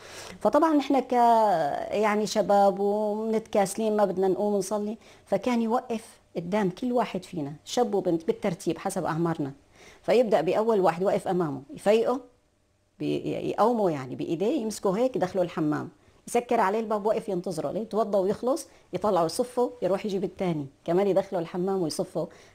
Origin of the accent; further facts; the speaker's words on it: Damascus, Damascus Governorate, Syria; فهذا كانت مدارس الطفولة اللي نشأت فيها بمدينة دمشق. لمدرسة ذات النطاقين اللي هي أظن الآن بمنطقة اسمها السيدة رقية حوالي جامع الأموي، فمنها طلعت السادس، لانتقلت للرابعة